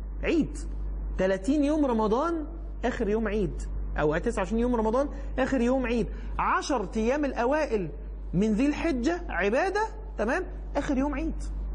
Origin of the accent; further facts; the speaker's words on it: Alexandria, Alexandria Governorate, Egypt; مع الأسف احنا كاسكندرانية هنا